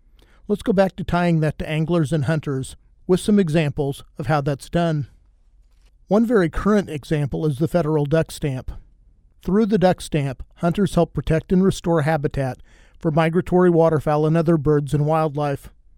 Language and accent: English; Kansas, United States; In my home state of Kansas, during my youth, white-tailed deer were not very numerous